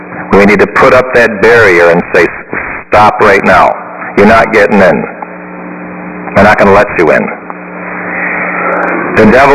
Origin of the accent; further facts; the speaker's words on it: Omaha, Nebraska, United States; I'm a bishop, and I'm visiting from Omaha, Nebraska, and I don't know where I don't know the address of this church.